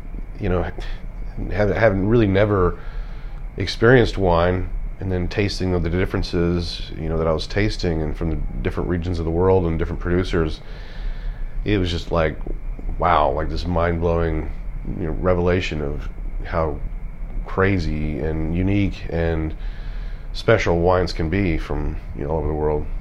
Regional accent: Dallas, Texas, United States; Yep, Dallas, Texas.

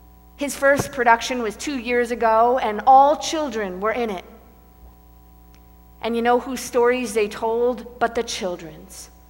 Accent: Durham, Connecticut, United States; I'm the youngest of four. I grew up in Durham, Connecticut, a small town with lots of cows and, you know, little rural America.

